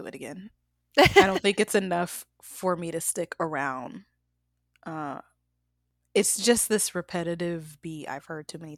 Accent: Atlanta, Georgia, United States; I'm from Atlanta. I grew up in there putting CDs on people's cars.

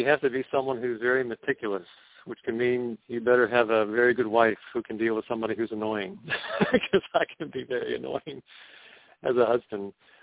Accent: Cincinnati, Ohio, United States; My aspirations growing up, well, I had always loved playing the piano, always loved music.

